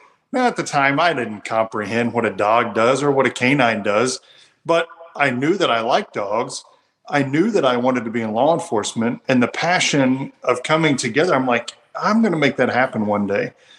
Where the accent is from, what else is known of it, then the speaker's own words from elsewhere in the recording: Ozark, Missouri, United States; I was born and raised here in Ozark, Missouri, which is a small town just south of Springfield, Missouri.